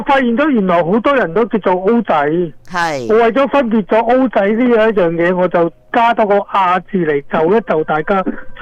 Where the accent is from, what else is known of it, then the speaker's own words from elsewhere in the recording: Hong Kong; 我是一个土生土长的香港人